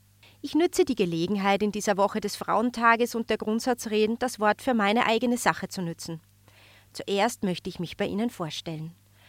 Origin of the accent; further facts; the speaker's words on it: Upper Austria, Austria; born there; Ich bin in Oberösterreich geboren.